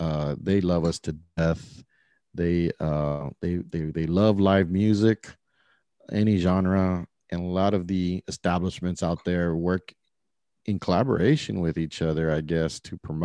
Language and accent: English; Donna, Texas, United States; I love the city. I come from Donna.